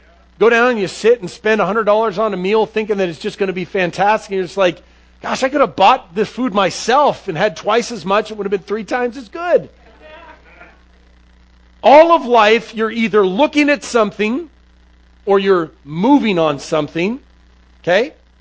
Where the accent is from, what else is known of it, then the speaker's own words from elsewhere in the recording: Seattle, Washington, United States; I grew up in Seattle, and the city is not the city that I grew up in.